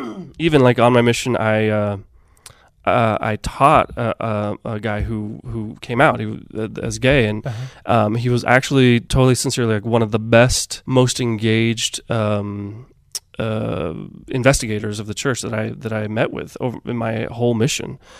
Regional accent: Chico, California, United States; No, I grew up in California.

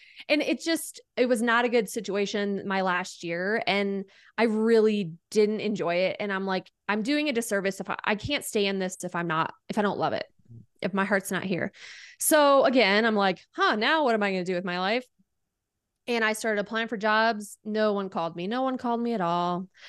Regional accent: South Dakota, United States; moved away as an adult; now in Colorado, United States; I'm from South Dakota. I'm from a small town in South Dakota. I came out to Colorado to do my internship to finish my degree.

